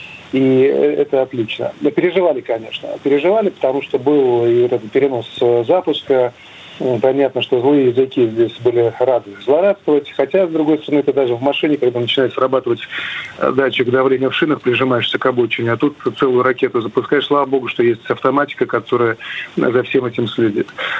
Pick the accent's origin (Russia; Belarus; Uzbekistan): Belarus; Мы, белорусы, очень признательны россиянам